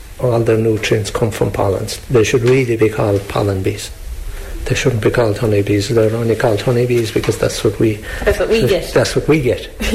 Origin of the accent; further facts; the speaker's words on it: Ballymac, County Kerry, Ireland; I'm originally from Ballymac